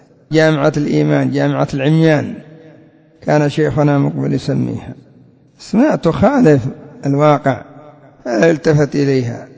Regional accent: Yemen; جماعة الإصلاح عندنا في اليمن جماعة الإفساد

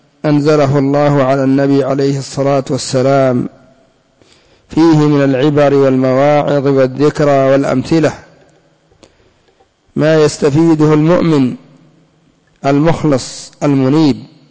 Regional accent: Yemen; وعندنا في اليمن الآن دعوة إلى الرفض من قبل الحوثيين

